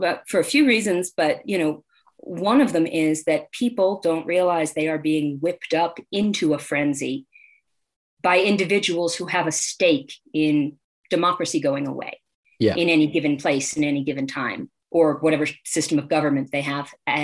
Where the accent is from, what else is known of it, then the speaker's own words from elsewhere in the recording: United States; It's like, well, okay, but where am I from? I was born here. I'm American.